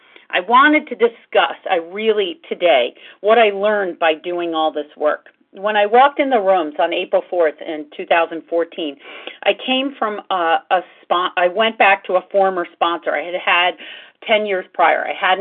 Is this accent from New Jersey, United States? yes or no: yes; Florham Park, New Jersey, United States; I'm from Florham Park, New Jersey, and I am a recovered compulsive overeater